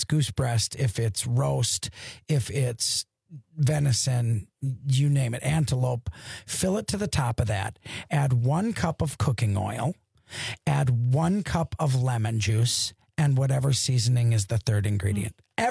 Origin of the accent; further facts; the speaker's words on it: Wisconsin, United States; I'm from Wisconsin.